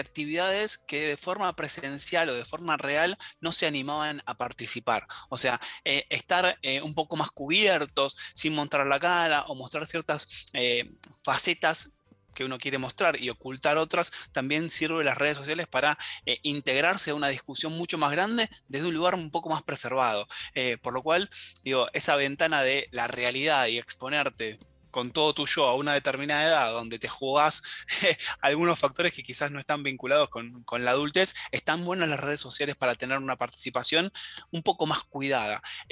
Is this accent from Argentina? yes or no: yes; Buenos Aires, Argentina; yo que soy porteño